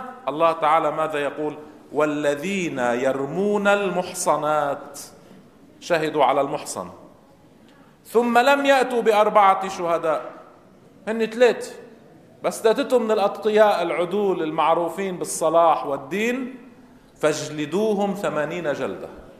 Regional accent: Lebanon; كما حصل عندنا في لبنان في أمور كبيرة جدا

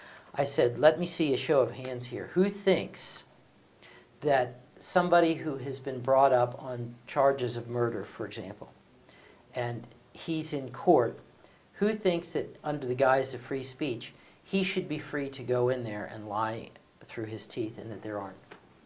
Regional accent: United States; you're going to be very surprised to hear me as an American say what I'm about to say.

